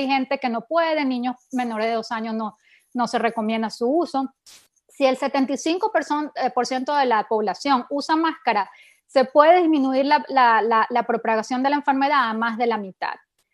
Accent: Venezuela; Yo soy de Venezuela y pues también nos encanta reunirnos en familia

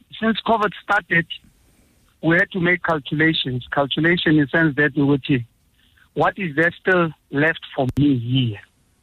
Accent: Kimberley, Northern Cape, South Africa; now in Johannesburg, South Africa; I'm originally from Kimberley.

